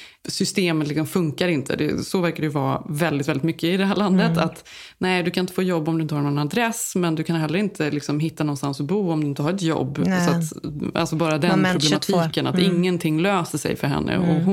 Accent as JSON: {"language": "Swedish", "country": "Sweden", "said": "Som svensk så växer man ju ändå upp och lita på systemet på något sätt."}